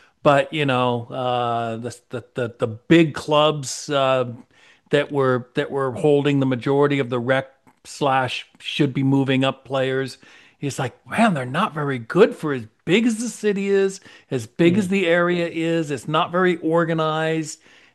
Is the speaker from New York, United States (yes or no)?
no; San Lorenzo, California, United States; being born and raised in San Lorenzo. So for those listening to this, go, where are you talking about? But we're talking about, Oakland, California, just south of that by 20 miles.